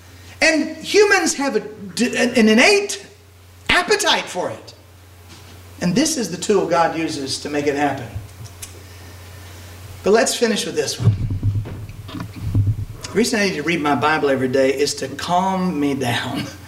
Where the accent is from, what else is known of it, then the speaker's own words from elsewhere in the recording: United States; I get anxious as an American.